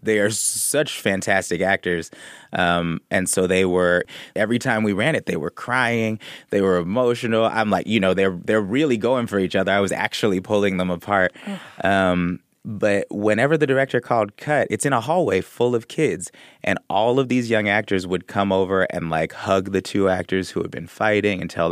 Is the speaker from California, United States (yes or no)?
yes; Oakland, California, United States; I used to go see plays all the time as a kid. I'm from the Bay Area.